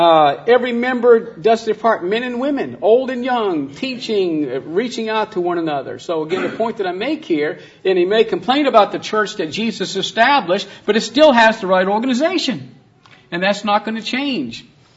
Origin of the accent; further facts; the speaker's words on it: Northeast, United States; as I was taught growing up in the Northeast.